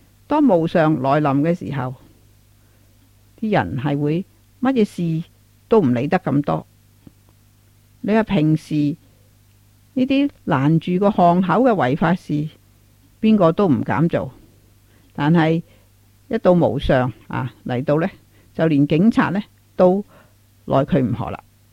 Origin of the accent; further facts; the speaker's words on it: Taiwan; 而我们台湾人的风俗呢